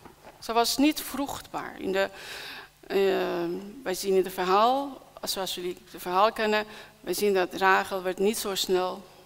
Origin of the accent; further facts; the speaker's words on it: Iran; Dutch is a second language; Ik kom natuurlijk uit islam en als ex-moslim hebben wij, als Iraniërs hebben wij diensten.